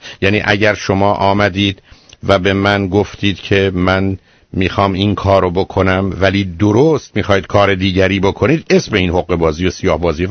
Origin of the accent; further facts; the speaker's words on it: Iran; اینجا ما ایرانی هستیم و حق و حقوقی داریم.